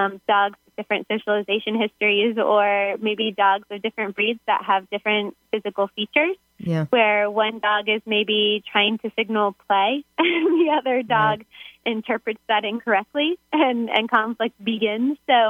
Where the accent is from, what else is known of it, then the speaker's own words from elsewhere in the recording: Florida, United States; now in Oregon, United States; Originally, I'm from Florida.